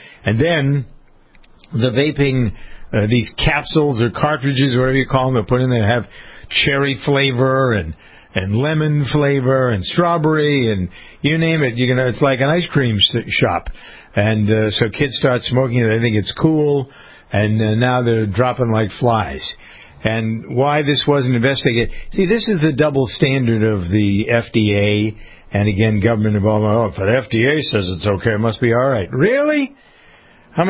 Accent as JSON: {"language": "English", "town": "Framingham", "region": "Massachusetts", "country": "United States", "tie": "born or raised there"}